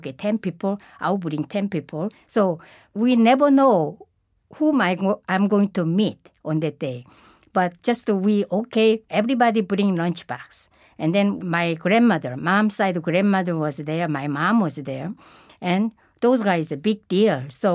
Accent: South Korea; born there; English is a second language; But I was born in Korea. So without the kimchi, I cannot survive.

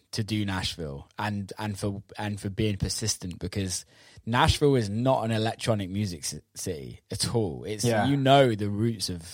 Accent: England, United Kingdom; I'm obviously British and grew up in England

